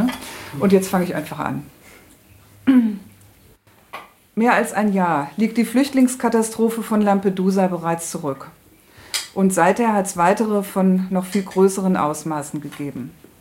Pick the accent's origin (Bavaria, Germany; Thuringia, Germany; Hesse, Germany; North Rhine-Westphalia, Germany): North Rhine-Westphalia, Germany; Ich komme aus dem Ruhrgebiet.